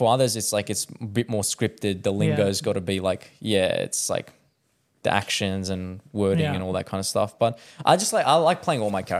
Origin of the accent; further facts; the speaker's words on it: Balmain, New South Wales, Australia; I support it because I grew up in the Balmain area, and I just like, that was the club that I just knew around there.